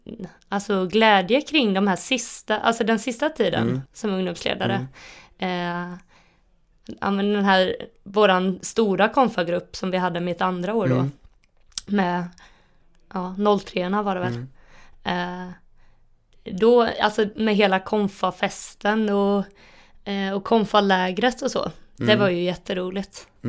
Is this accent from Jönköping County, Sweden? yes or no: yes; Tranås, Jönköping County, Sweden; now in Gothenburg, Sweden; Nej, men när jag är hemma i Tranås så slår det mig att när man går ut på Storgatan, då möter man alltid någon man känner. Så när jag kom hem, alltså tillbaka till Göteborg